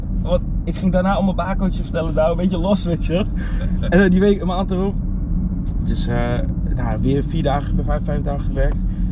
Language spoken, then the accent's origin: Dutch; Den Helder, North Holland, Netherlands; ik kom uit Den Helder.